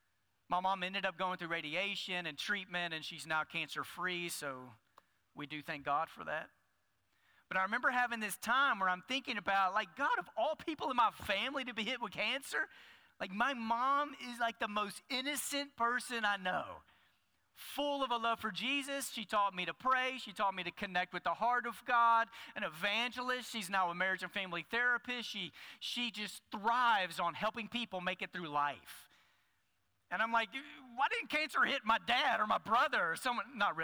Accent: Dallas, Texas, United States; I grew up in Dallas a few years ago at Six Flags.

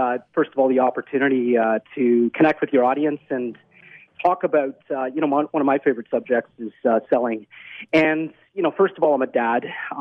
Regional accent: Toronto, Ontario, Canada; now in United States; I am from Toronto. Yeah. I did immigrate to the United States. Hey. I live currently down in Florida.

